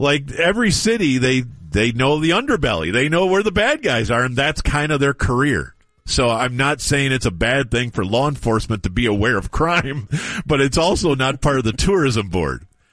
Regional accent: Wisconsin, United States; Like, I grew up in Wisconsin. Now, I did not grow up in Milwaukee

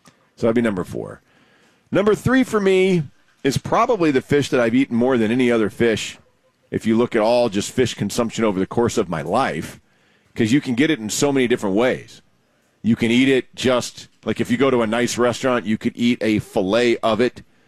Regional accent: Texas, United States; So my number five, and this is a fish that growing up in Texas, we've all had a gazillion times.

